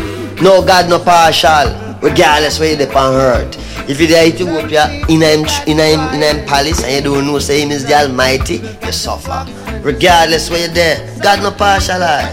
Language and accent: English; Jamaica; Well, being Jamaican. Well, here it's going on, Neville. Being Jamaican. I don't say being Jamaican, you know. I see myself as a Rasta, being Rasta.